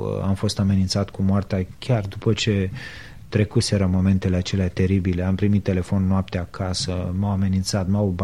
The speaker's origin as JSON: {"language": "Romanian", "town": "Brăila", "region": "Brăila County", "country": "Romania", "tie": "born or raised there", "said": "Eu sunt din Brăila, cum am spus, și nu știu dacă din păcate sau din fericire am avut experiența vieții."}